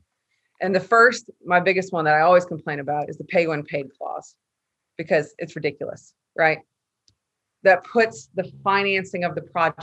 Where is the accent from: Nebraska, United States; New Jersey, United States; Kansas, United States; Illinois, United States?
Illinois, United States; I'm originally from Northern Illinois. I grew up there